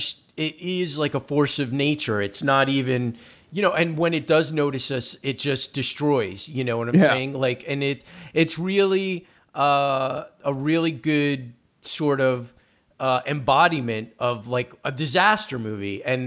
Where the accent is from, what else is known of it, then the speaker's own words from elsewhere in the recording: United States; And as an American, like, and as the, you know, government or whatever system that has imposed that on Japan